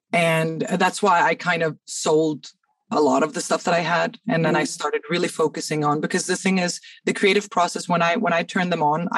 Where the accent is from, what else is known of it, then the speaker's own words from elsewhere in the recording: Cairo, Cairo Governorate, Egypt; now in Denmark; I've always been in Denmark since I was a kid, because my mom's Danish, my dad's Egyptian. Okay. So I grew up in Cairo, but I moved here.